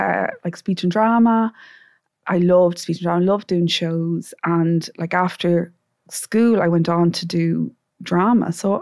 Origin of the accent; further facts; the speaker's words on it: Leixlip, Kildare, Ireland; I'm from Leixlip in County Kildare. So obviously not by the sea